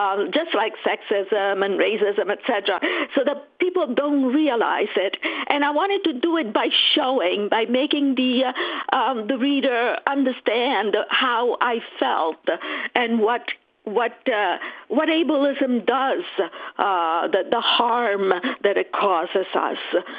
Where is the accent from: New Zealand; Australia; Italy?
Italy; English is a second language; since I'm from Italy, it seemed like the natural thing to do, to teach Italian.